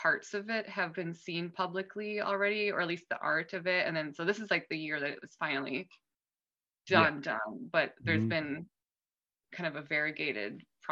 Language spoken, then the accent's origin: English; Midwest, United States; I grew up in the Midwest too.